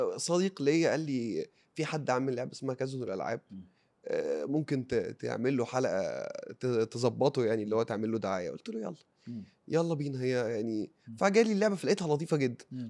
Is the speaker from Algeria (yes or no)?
no; Egypt; واقول لهم انا مصري بشجع كريستال بالاس من زمان قوي